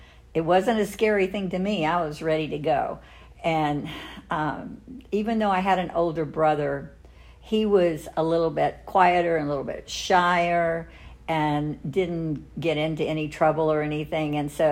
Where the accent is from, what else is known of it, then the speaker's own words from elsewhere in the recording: Plant City, Florida, United States; And I was born in St. Pete, Florida. And when I was 3 years old, we moved to Plant City, and that's where I grew up till I graduated from high school.